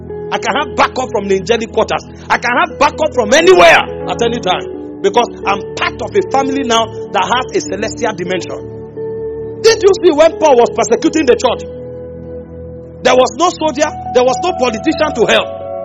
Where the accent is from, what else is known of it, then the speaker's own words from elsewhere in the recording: Nigeria; I love Nigeria. I'm proud and happy that I was sent through Nigeria. But I know that beyond being a Nigerian, I'm a citizen of heaven.